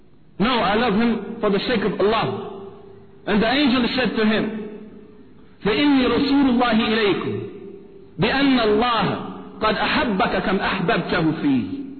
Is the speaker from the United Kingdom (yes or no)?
no; United States; Dear brothers and sisters, I'm from the United States. But first I'm a Muslim, alhamdulillah.